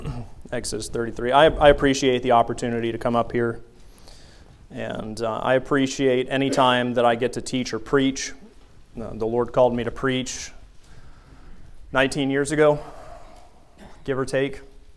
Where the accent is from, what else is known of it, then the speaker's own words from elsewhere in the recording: Pensacola, Florida, United States; and then we moved down to Pensacola when I was four, almost five, and that's where I grew up.